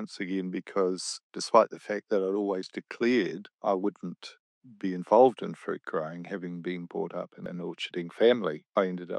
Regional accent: Wairoa, Hawke's Bay, New Zealand; Well, I was born and brought up in Wairoa.

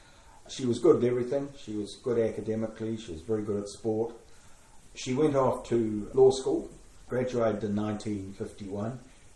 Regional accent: Canterbury, South East England, United Kingdom; So, you know, I was brought up in Canterbury, which was a wonderful time and a wonderful place.

